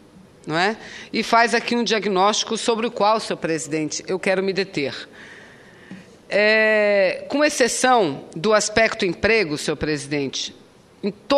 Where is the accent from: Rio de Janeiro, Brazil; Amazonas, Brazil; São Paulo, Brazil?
Amazonas, Brazil; also born or lived in Santa Catarina; eu sou filha do estado de Santa Catarina. Eu nasci em Santa Catarina, mas me criei e fiz toda a minha história, minha luta política, eu desenvolvo no estado do Amazonas, no norte do país.